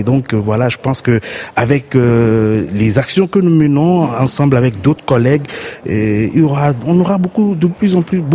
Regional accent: Togo; je suis journaliste multimédia et formateur, je viens du Togo.

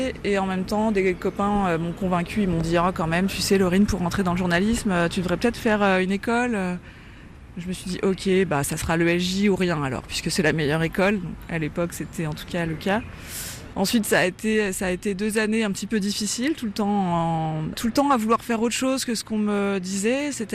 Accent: Clermont-Ferrand, Auvergne-Rhône-Alpes, France; born there; Je suis née à Clermont-Ferrand, je viens de la France provinciale, d'un côté des grands-parents ouvriers, de l'autre immigrés

